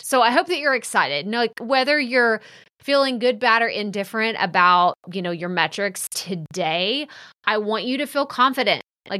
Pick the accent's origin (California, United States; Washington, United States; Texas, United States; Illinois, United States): Texas, United States; accent: Texas; along with my funny Texas accent that everyone loves to remind me of.